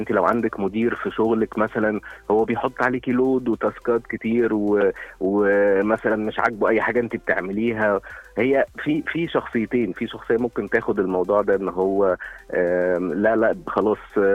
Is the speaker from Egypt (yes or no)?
no; Syria; now in Dubai, United Arab Emirates